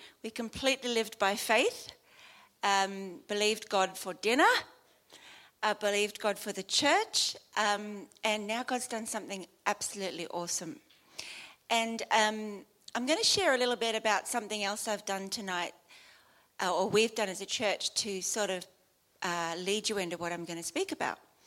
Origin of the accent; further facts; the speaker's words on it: Australia; It's very hot, but I'm an Australian girl, so I can take it.